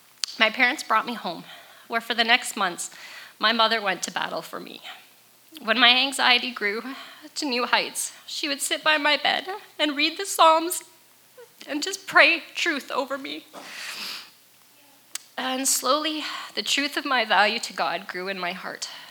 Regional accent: Three Hills, Alberta, Canada; I grew up in Three Hills. I was a good Prairie staff kid, K to 12 at Prairie

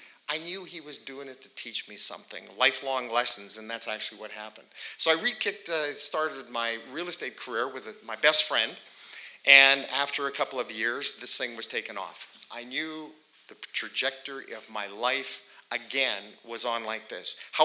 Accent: Saskatoon, Saskatchewan, Canada; now in Calgary, Canada; I'm from the Saskatoon area. Didn't know anybody in Calgary.

